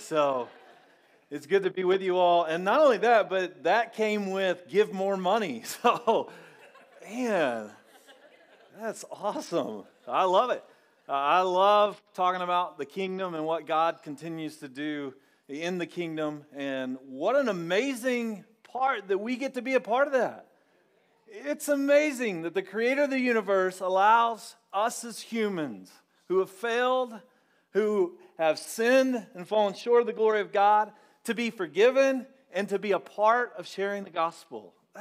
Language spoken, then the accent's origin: English; Rockaway Beach, Missouri, United States; You can show the picture there of Rockaway Beach. You see, this is my hometown from the lake.